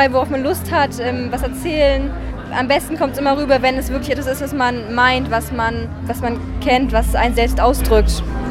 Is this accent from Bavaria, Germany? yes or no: yes; Würzburg, Bavaria, Germany; ich komme aus Würzburg.